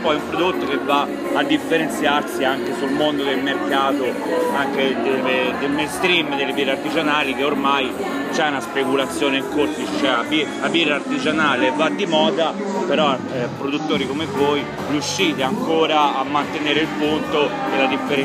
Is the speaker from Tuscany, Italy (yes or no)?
yes; Tuscany, Italy; Poi, come si può sentire, anch'io sono toscano e quindi conosco molto bene anche le zone vostre